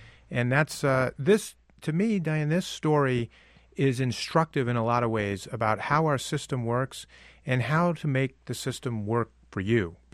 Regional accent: Connecticut, United States; And here in this case, I'm from Connecticut.

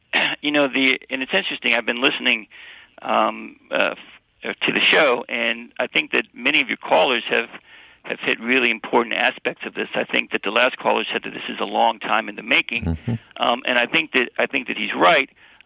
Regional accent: Westland, Michigan, United States; also born or lived in Detroit; I was born in Detroit. In the 60s, in the early 60s, and my grandparents lived in Inkster in the companion community to Westland.

